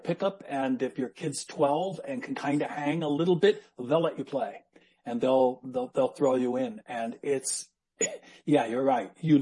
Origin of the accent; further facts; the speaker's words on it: California, United States; people wonder why somebody like me stays in California. I was born and raised here